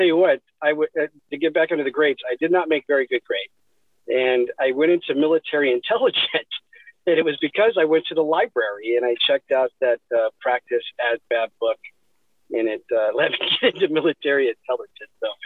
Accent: Antioch, California, United States; also born or lived in Pittsburg; So I moved back where I grew up. I grew up in Antioch, Pittsburgh, in the Bay Area.

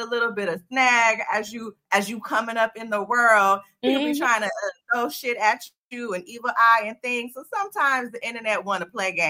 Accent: Compton, California, United States; it reminded me of a park that me and my mom used to walk to all the time growing up in Compton.

